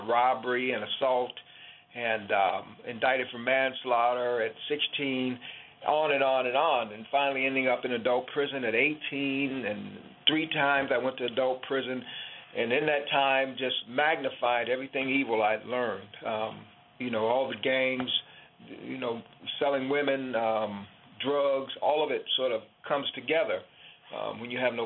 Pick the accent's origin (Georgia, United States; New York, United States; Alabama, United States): Alabama, United States; Selma; born there; Well, yeah, I was born in Selma, Alabama. I'm 61 years old now. So in 1954, I was born in Selma, Alabama, to a faith-based family, I'm going to call it.